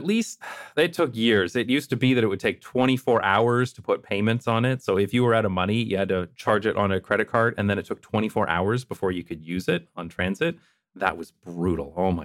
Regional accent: London, Ontario, Canada; my hometown of London, Ontario, Canada

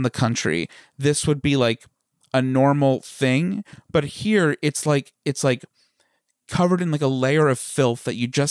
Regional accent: St. James, New York, United States; we even had a coffee shop right near where we grew up in St. James. That's like the little hamlet in Smithtown that we grew up in.

